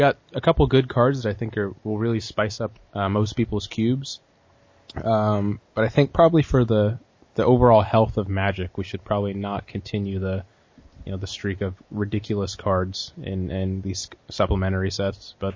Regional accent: Seattle, Washington, United States; So I live in Seattle. I'm from Seattle

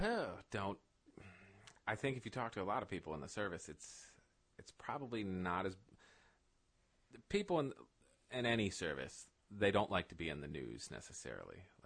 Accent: Ohio, United States; because we're all from Ohio, of course, in the Guard

